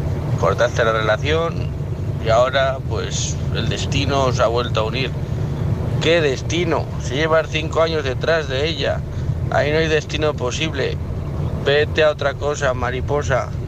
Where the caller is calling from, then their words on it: León, Castile and León, Spain; de León, llamo por el caso